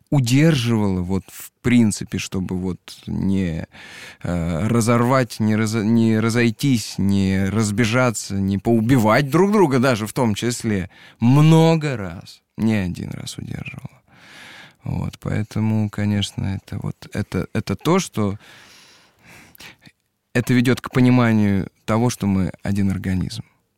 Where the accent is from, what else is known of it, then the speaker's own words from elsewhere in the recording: Penza, Penza Oblast, Russia; Я из Пензы